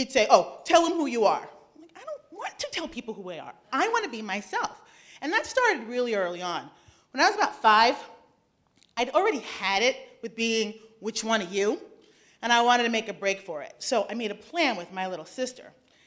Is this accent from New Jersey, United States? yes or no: yes; Hoboken, New Jersey, United States; My dad was a cop. Now, growing up in Hoboken with your father as a cop, everybody knows who he is, everybody knows who you are.